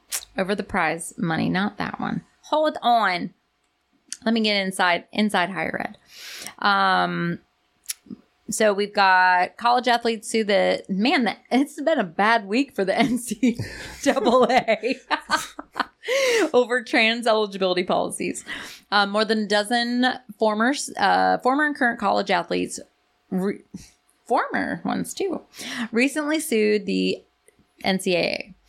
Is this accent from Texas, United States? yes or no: no; Ohio, United States; born there; also born or lived in Virginia; But I was born in Ohio.